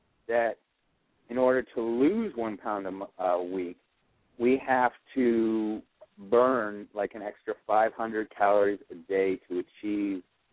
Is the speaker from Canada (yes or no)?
no; Florida, United States; I found a Florida avocado, which I'm from Florida originally.